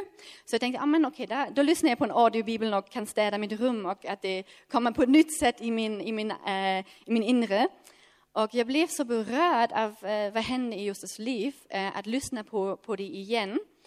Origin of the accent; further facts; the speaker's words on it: Germany; Swedish is a second language; jag är från Tyskland och det är min sista dag som 24-åring.